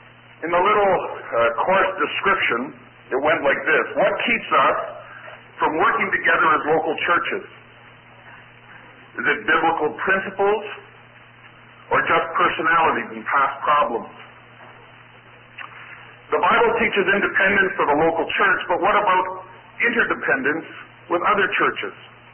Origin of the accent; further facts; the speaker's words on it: Winnipeg, Manitoba, Canada; and I'm from Winnipeg, Manitoba, in Canada, about 500 miles almost due north of Minneapolis.